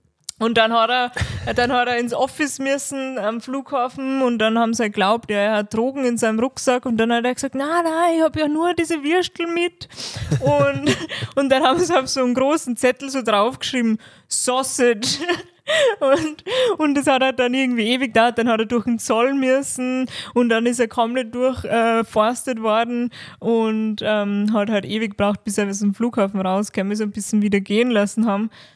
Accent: Austria; da gibt es sicher keine so guten Landjäger und so gute Gläserl wie bei uns in Österreich.

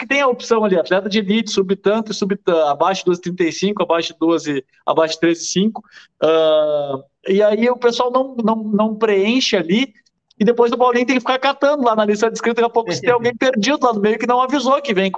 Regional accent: Porto Alegre, Rio Grande do Sul, Brazil; eu nasci e me criei em Porto Alegre desde faz 34 anos

